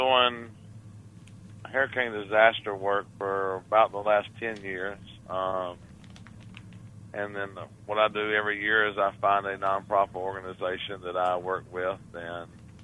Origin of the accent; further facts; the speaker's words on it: Willow Springs, North Carolina, United States; The town is Willow Springs, North Carolina, is where the church is located.